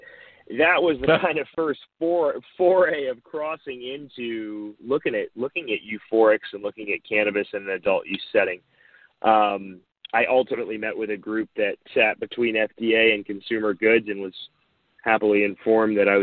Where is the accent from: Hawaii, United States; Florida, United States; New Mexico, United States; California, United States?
Florida, United States; Growing up in Central Florida and being a part of the community